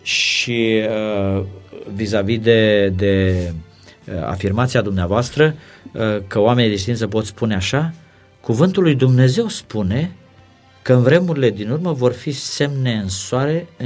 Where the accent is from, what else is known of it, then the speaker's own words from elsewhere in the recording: Constanța, Constanța County, Romania; Suntem la marginea mării, în anticul Tomis, orașul meu natal